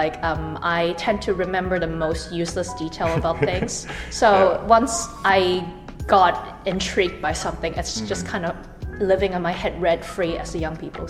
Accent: Canada; I'm from Canada.

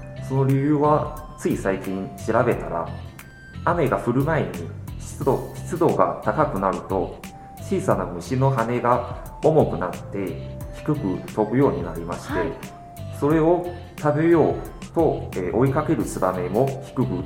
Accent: China; Japanese is a second language; 私の地元では中国の内陸なので結構海からの距離が遠いので

